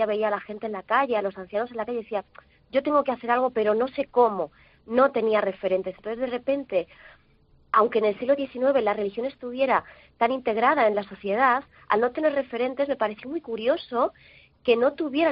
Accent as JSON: {"language": "Spanish", "town": "Madrid", "region": "Community of Madrid", "country": "Spain", "said": "yo soy de Madrid"}